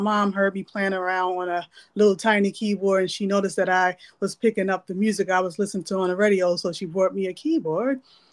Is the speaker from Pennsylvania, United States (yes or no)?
yes; Philadelphia, Pennsylvania, United States; I'm originally from Philadelphia, North Philadelphia.